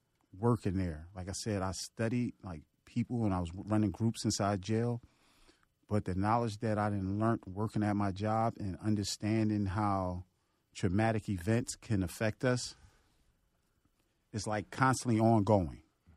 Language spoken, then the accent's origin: English; Philadelphia, Pennsylvania, United States; So I grew up in North Philadelphia.